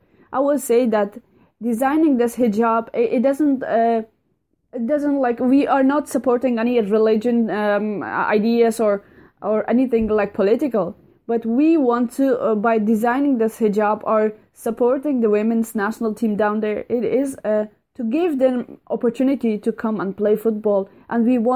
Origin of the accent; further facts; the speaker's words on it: Afghanistan; now in Denmark; even though I'm away from Afghanistan, but I'm still involved in women's development and especially in sports and football in Afghanistan